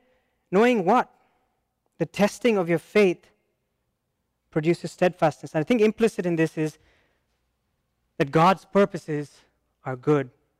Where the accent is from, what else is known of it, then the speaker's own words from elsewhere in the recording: India; because I come from India and we have various outlooks on life, various philosophies.